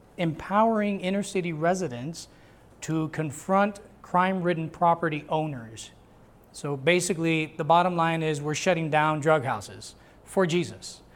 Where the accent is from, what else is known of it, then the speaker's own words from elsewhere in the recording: Puerto Rico; now in Dallas, United States; We are originally from Puerto Rico, came to Dallas because we went to Dallas Theological Seminary where I got my degree.